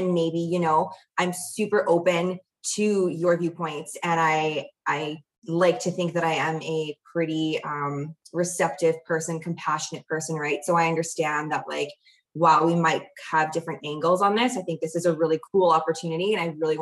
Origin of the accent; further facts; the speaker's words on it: Winnipeg, Manitoba, Canada; So I'm not from Cold Lake, obviously. I am born and raised from in Winnipeg, Manitoba. I'm an only child. I come from a family of like 30 plus chiropractors.